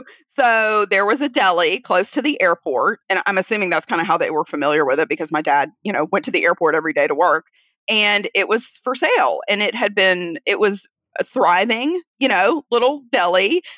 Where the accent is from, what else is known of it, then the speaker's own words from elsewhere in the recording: the South, United States; I'm from the South, if you can't tell.